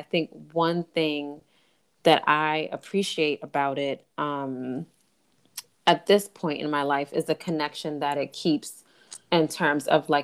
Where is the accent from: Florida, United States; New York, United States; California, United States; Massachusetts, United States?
Massachusetts, United States; Boston; because, like I was saying, like, I remember when Facebook debuted in this first year and, you know, I'm from Boston.